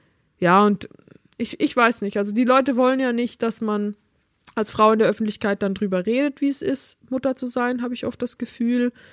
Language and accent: German; Switzerland; accent: Swiss German; ich rede schon Schweizerdeutsch